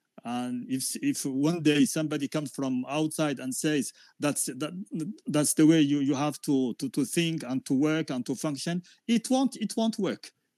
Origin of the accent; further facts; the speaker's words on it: Djibouti; I'm from Djibouti.